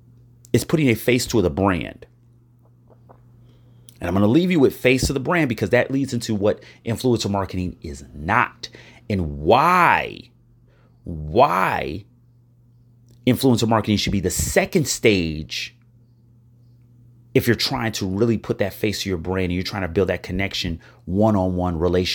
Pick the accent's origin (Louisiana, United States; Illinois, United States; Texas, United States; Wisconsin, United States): Illinois, United States; There's counties in my home state of Illinois, bigger than some states